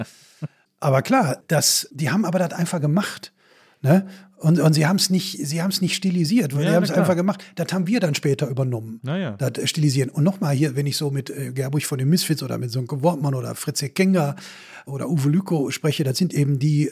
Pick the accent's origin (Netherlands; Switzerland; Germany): Germany; Bochum, North Rhine-Westphalia; Also in Bochum, da wo ich groß geworden bin, ein bisschen nur 300 Meter weitergegangen